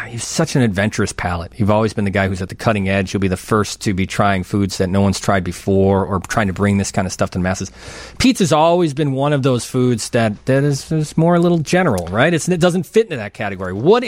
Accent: Chicago, Illinois, United States; Oh, that's interesting because I as a Chicagoan, always mistake

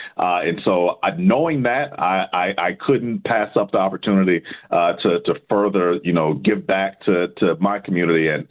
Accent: Mississippi, United States; You know, I'm from Mississippi originally. you know, grew up in a small town.

